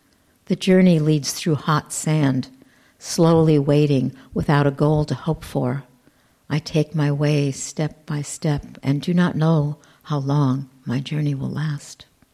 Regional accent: Berkeley, California, United States; born there; And that's the home that I was brought to as a baby. I was born in Berkeley, and that was her home in Berkeley when they finally got to America.

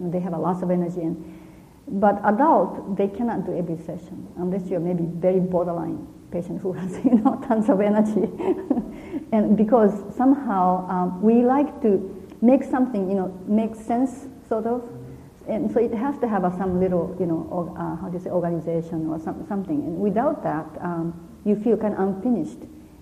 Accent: Japan; English is a second language; Even you are Chinese and I am Japanese, we have a different kind of experience as a person

